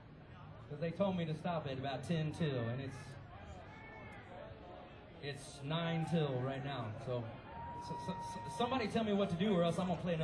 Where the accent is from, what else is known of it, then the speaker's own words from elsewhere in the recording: Galveston, Texas, United States; I'm originally from Galveston, Texas